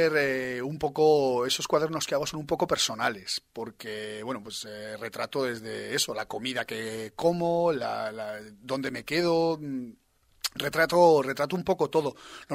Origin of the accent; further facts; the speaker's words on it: Burgos, Castile and León, Spain; Yo que soy de Burgos, por ejemplo, que toda esa parte norte que tenemos piedras, catedrales, iglesias, bueno, bosques, ¿no? Cañones, montañas